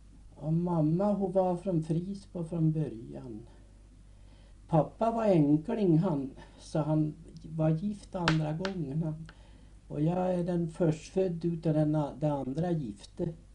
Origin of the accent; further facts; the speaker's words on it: Moviken, Gävleborg County, Sweden; born there; jag är ju född i Moviken, ja. 6 mars år 1900.